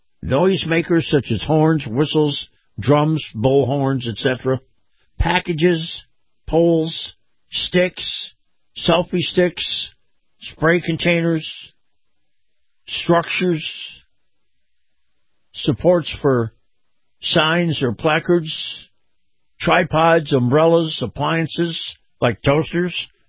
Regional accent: Florida, United States; gasoline, $1.87 a gallon, right here in my home state of Florida.

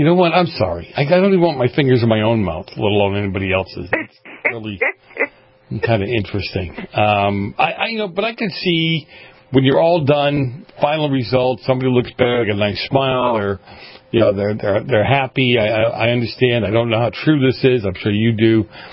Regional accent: Holyoke, Massachusetts, United States; By the way, I'm from Massachusetts. It's Holyoke.

